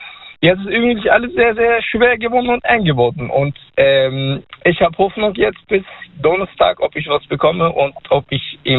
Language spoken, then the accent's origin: German; Stuttgart, Baden-Württemberg, Germany; ich komme ja aus Stuttgart.